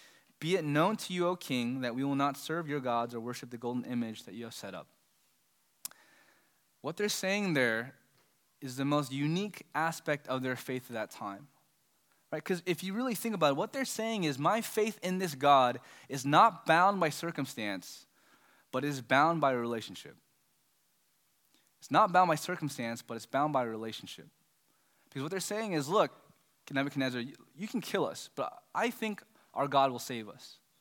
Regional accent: California, United States; when I'm in New York, people know I'm from California.

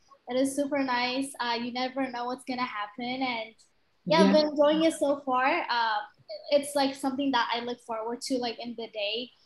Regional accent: Ethiopia; now in San Diego, United States; I was born and raised in Ethiopia, but I currently live in San Diego with my family.

